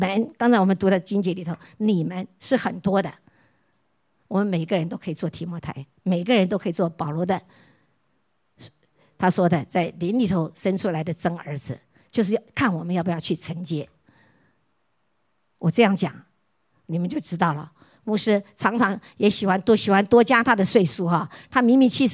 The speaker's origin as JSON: {"language": "Chinese", "country": "China", "said": "我们中国人就会这样了"}